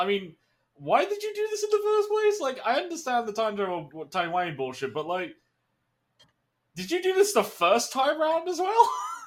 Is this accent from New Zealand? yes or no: no; England, United Kingdom; because it was part of my culture as being an Englishman.